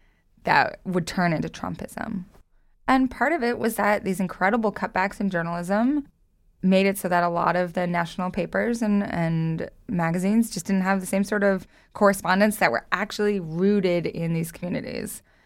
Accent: Idaho, United States; growing up in Idaho, like, these are my people. And I can ingratiate myself to people by being like, I'm from Idaho.

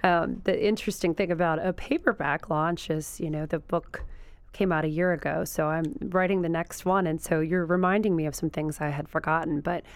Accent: Chicago, Illinois, United States; now in Atlanta, United States; I'm from Chicago. I consider Chicago my hometown, but this is the longest I've lived anywhere.

